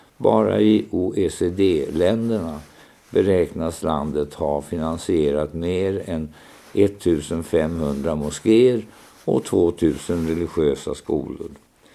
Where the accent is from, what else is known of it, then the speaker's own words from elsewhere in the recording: Norrland, Sweden; I min norrländska barndom fanns nästan i varannan familj ett finskt barn. Själv hade jag några år en finsk lillebror från Kemi.